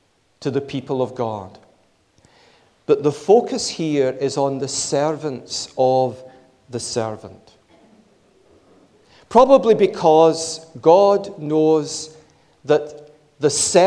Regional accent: Glasgow, Scotland, United Kingdom; Now, I'm a Glaswegian, there's a lot to envy in Glasgow

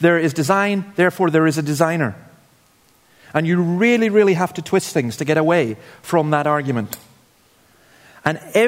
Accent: Scotland, United Kingdom; So I grew up on Nigg Cliffs, the top of Nigg Cliffs.

